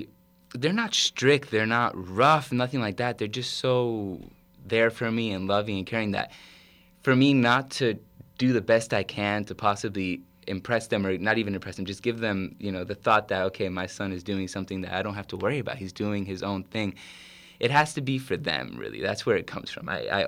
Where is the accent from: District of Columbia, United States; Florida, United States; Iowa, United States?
Florida, United States; Miami; I'm more of a rain kind of guy. I'm from Miami, so the rain to me is like, I like to stand there and enjoy it.